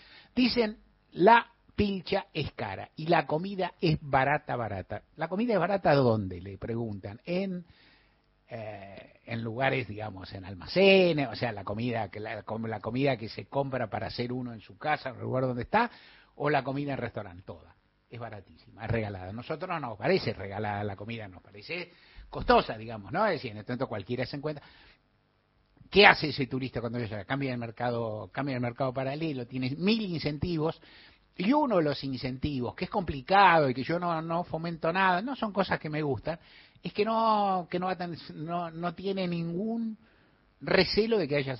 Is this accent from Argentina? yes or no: yes; Argentina; Primera del Plural como argentino